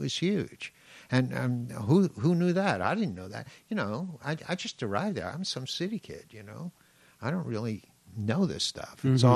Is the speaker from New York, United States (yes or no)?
yes; New York, United States; now in Vermont, United States; I'm originally from New York, yes.